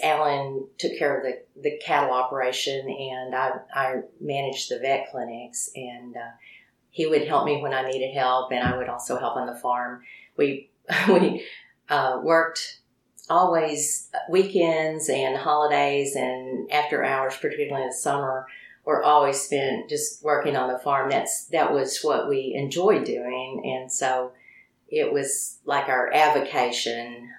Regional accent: Berryville, Arkansas, United States; we wound up in my hometown of Berryville, Arkansas, and we started a practice there in 1982.

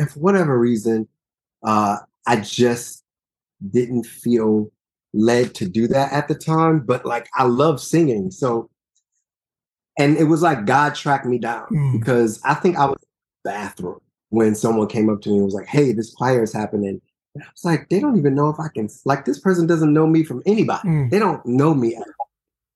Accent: Detroit, Michigan, United States; I'm from Detroit, and I remember our choir director, Dr. Morrow, would always be like, it's too brassy, Detroit.

